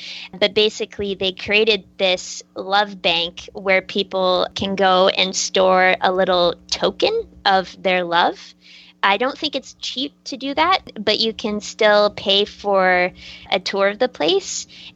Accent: United States; Yes, I think as an American, especially because we don't have castles and Slovakia has tons of castles

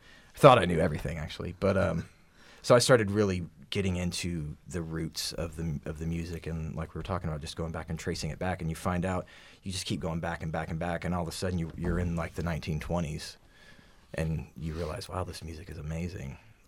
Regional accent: Houston, Texas, United States; I grew up in Houston, Texas.

